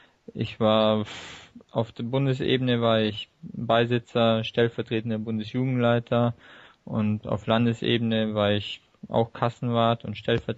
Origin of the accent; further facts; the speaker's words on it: Munich, Bavaria, Germany; bin 27 Jahre alt, komme aus München, geboren in Foggerasch, aber wohnhaft in Großschenk gewesen.